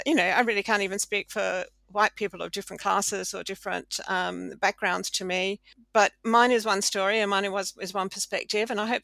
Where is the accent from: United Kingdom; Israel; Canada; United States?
United Kingdom; I'm a Westerner, a dual citizen, I'm British and Australian